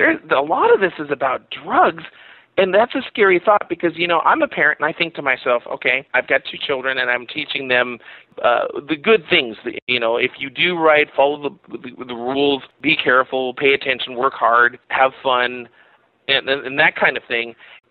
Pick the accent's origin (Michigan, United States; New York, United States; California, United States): California, United States; Baldwin Park; Baldwin Park, California, we call it Helltown, USA. I was a kid from Helltown, USA.